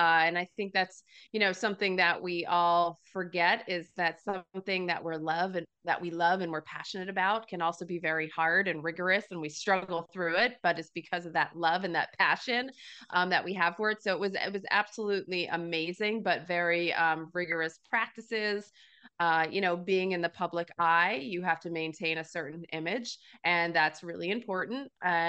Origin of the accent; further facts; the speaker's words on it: Pennsylvania, United States; obviously growing up in Pennsylvania, an Eagles fan, right? My whole family were Eagles fans pretty much.